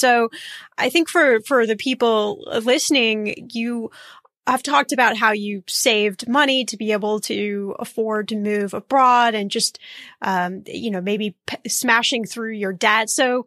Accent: Indianapolis, Indiana, United States; Oh, I'm from Indiana. So we're neighbors.

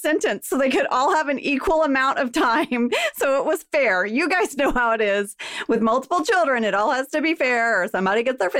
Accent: Texas, United States; accent: Texas; I got the audition and I had like my Texas accent and everything.

